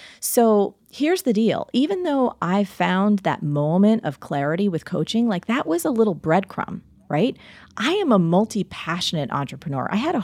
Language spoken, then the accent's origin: English; New Jersey, United States; born or raised there